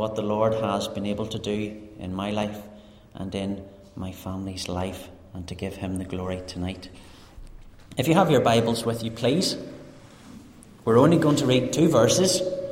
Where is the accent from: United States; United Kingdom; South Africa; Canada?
United Kingdom; Cookstown, Northern Ireland; I'm originally from just outside Cookstown, and I was brought up and reared in Cookstown Free Presbyterian Church.